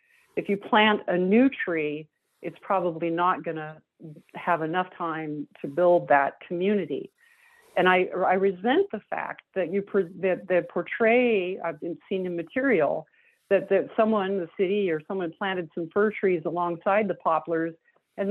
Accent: Washington, United States; I've been here a long time. I grew up on the Olympic and Kitsap Peninsulas, and that is just not the way we should be.

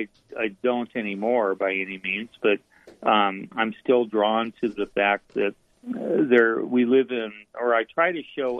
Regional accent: Spokane, Washington, United States; also born or lived in Seattle / New York City / San Francisco / Portland; I grew up in Spokane, but I lived in Seattle and then New York City, San Francisco, Portland, Oregon, before I came here.

